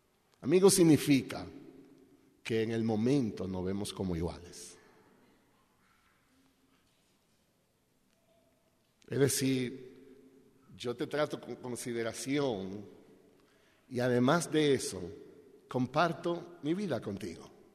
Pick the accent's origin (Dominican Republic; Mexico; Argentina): Dominican Republic; Nosotros somos de la República Dominicana.